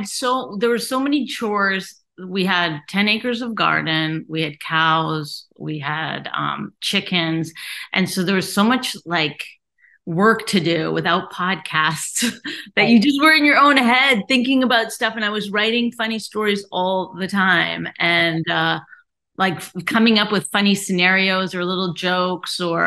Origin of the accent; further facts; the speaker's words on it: Canada; we're Canadian comics. We're not paying anyone for jokes.